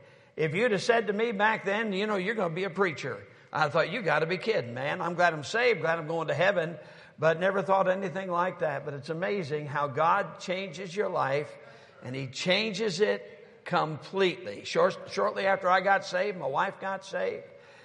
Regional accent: Sturgis, Michigan, United States; I was brought up in Sturgis, Michigan, so that's not all that far from here, but I was brought up in a home of drinking and cursing.

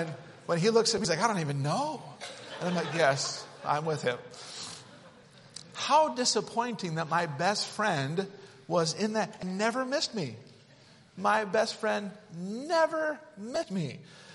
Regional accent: Utah, United States; And I grew up in Utah, and my best friend, in a small Christian school, there wasn't a whole lot of people my age.

